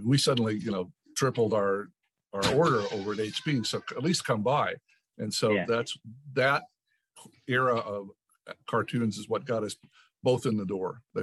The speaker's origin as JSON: {"language": "English", "region": "Tennessee", "country": "United States", "tie": "born or raised there", "said": "It's like, I grew up in East Tennessee."}